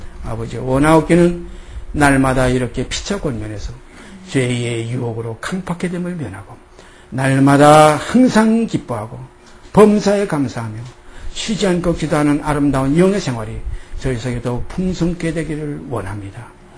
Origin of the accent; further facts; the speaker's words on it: South Korea; 육의 입장에서 얘기하는 건 전혀 아니에요. 육의 입장은 저도 대한민국 사람이죠.